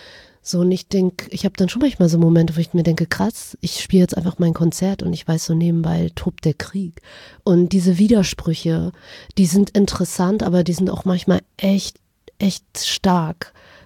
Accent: Germany; Also klar, ich bin deutsch sozialisiert, in Deutschland aufgewachsen, aber die ganze Zeit findet halt diese kurdische Realität parallel statt.

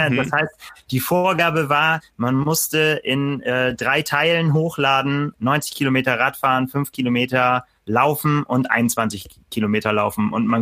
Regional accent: Northern Germany, Germany; ich komme hier aus dem Norden, bin gebürtiger Norddeutscher und war aber viele Jahre im Süden zum Arbeiten und bin dann wieder hochgekommen, als ich bei Triathlon angefangen habe, 2016.

